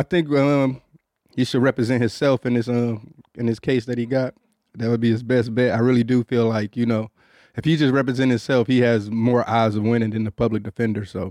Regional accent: Detroit, Michigan, United States; I grew up in Detroit. It wasn't no white kids. It was just

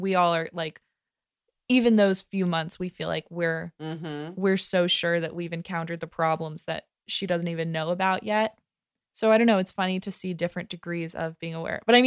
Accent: New York, United States; from New York. Like, that's just one thing that I thought about all the time, was like my identity as a New Yorker

